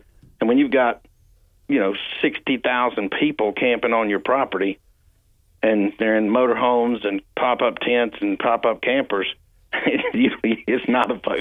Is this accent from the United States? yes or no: yes; North Carolina, United States; His name's Richard Childress, who I grew up with in North Carolina.